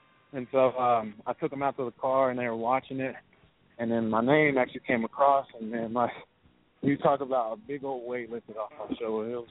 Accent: Texas, United States; it's just like my hometown back home in Texas. It's a small town, so it wasn't nothing really major.

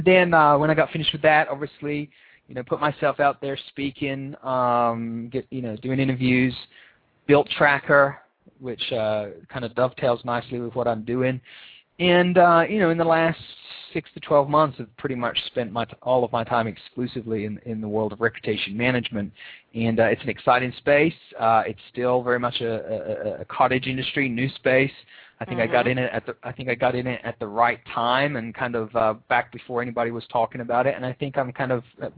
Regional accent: Brighton, South East England, United Kingdom; now in Raleigh, United States; It actually comes all the way from southern England, because I'm originally from Brighton in England.

